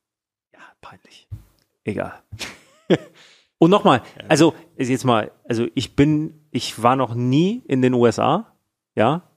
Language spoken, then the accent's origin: German; Germany; Für mich, weil ich Außenstehender bin und als Deutsche sind wir alle außenstehend